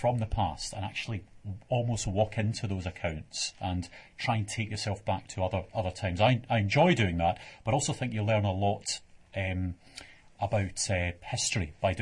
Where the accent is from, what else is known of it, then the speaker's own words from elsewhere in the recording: Scotland, United Kingdom; Well, being a Scotsman, I think the magic.